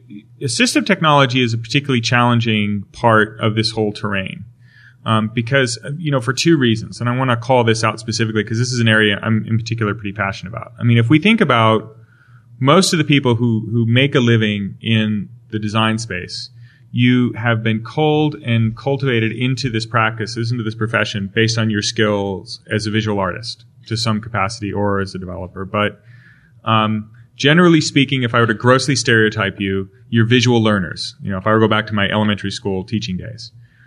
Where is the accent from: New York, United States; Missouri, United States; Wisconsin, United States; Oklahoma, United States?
Wisconsin, United States; I'm from Wisconsin, so, you know, we have that kind of relationship.